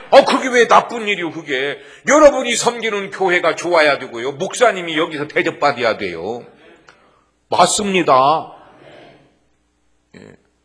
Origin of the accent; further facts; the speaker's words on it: North Jeolla, South Korea; 제가 전라북도 사람이거든요. 전라북도에 삼례가 있어.